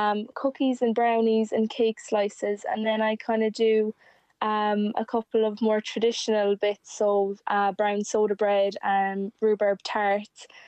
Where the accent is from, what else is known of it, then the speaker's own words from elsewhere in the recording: Kilmichael, County Cork, Ireland; now in Clonakilty, Ireland; I'm from Kilmichael, and I'm now living down in Castlefreak in Clonakilty.